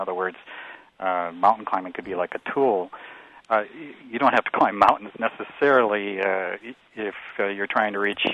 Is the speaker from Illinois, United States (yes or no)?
yes; New Lenox, Illinois, United States; also born or lived in Joliet; Yes. I was born in Joliet and raised in a little town about 4 miles away from there called New Lenox.